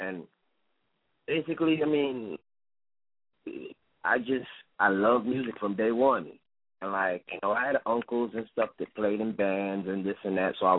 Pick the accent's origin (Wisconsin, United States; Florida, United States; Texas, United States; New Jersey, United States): Florida, United States; born there; No, I was born in Florida. And basically, like, the thing with my thing was, basically, I was always going back and forth to Jamaica.